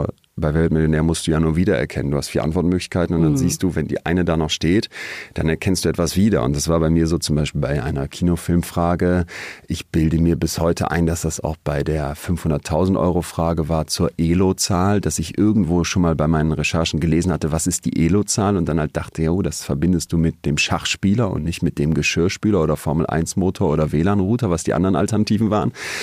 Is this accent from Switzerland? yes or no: no; Solingen, North Rhine-Westphalia, Germany; Wir haben dann in Münster, wo ich fürs Studium hingegangen bin, aus Solingen, Studi-Partys dann organisiert.